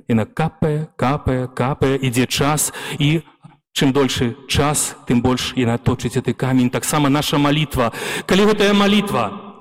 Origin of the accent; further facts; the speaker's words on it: Belarus; наскільки ми великі люди, ми білоруси.